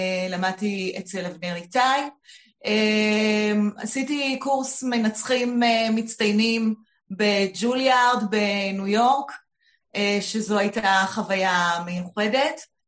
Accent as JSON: {"language": "Hebrew", "town": "Hadera", "region": "Haifa District", "country": "Israel", "tie": "born there", "said": "אז נולדתי בעיר חדרה"}